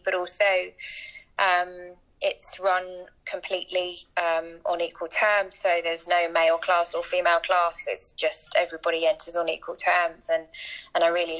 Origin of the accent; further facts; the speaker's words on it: East of England, United Kingdom; I grew up in Cambridgeshire, you know, I didn't have access to sailing clubs or any sort of access to the coast or anything like that.